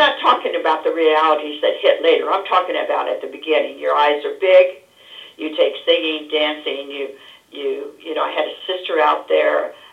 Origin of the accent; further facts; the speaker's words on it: Rolla, Missouri, United States; I was raised with doctors in Rolla, Missouri. I lived with doctors for about 6-7 years.